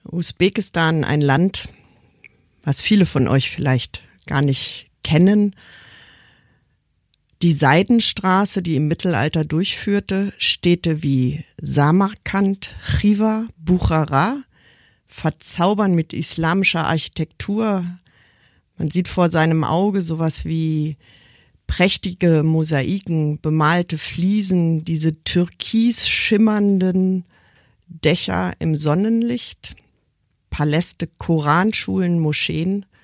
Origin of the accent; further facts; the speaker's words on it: Germany; Ich bin in Deutschland geboren und ich bin in Deutschland aufgewachsen, also ist irgendwie völlig klar, was ich erwarte.